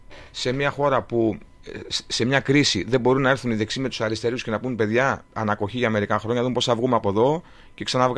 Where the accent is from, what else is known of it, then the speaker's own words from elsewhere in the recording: Greece; Επειδή είμαι Έλληνας, επειδή έχω ταξιδέψει πάρα πολύ